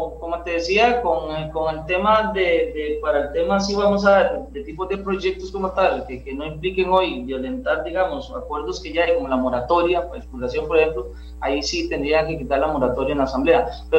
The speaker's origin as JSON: {"language": "Spanish", "country": "Costa Rica", "said": "si logramos tener extraer, digamos, en mi país petróleo, pues todavía sería mucho mejor"}